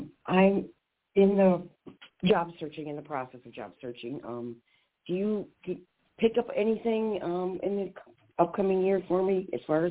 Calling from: Michigan, United States; I'm calling from Michigan.

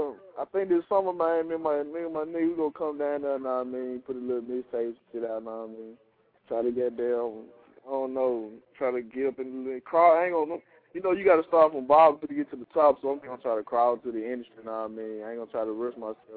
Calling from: Atlanta, Georgia, United States; Man, I'm calling from East Atlanta, K9, zone 65.

